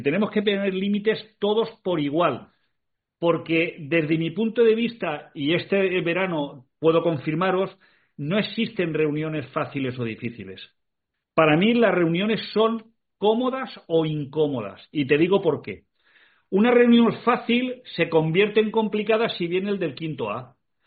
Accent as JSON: {"language": "Spanish", "region": "Valencian Community", "country": "Spain", "said": "los que somos de la Comunidad Valenciana"}